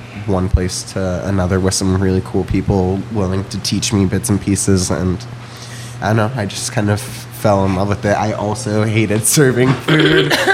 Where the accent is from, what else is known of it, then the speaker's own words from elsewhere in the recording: Riverside, California, United States; moved away as an adult; also born or lived in Portland, Oregon; Yeah, I'm from Riverside, California, Southern California. I got into working in restaurants when I was living in Portland, Oregon, after I had moved up to the Northwest when I was 18.